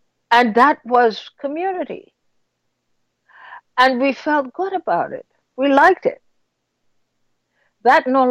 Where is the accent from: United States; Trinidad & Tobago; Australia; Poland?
Trinidad & Tobago; I came from Trinidad, as you know, I talk about it all the time.